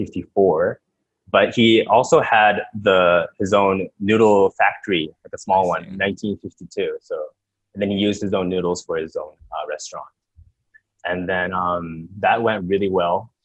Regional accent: Canada; born there; I was born in Canada, but I'm Japanese

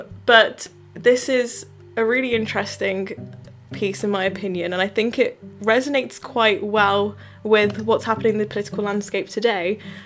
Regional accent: Birmingham, West Midlands, United Kingdom; because we are from Birmingham, and even today the amount of like derelict factories that we find in this city

